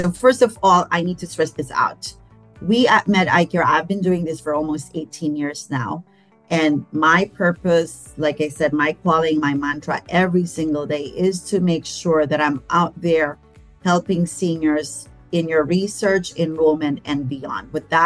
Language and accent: English; Philippines; I grew up in the Philippines, and grandma is called Lola.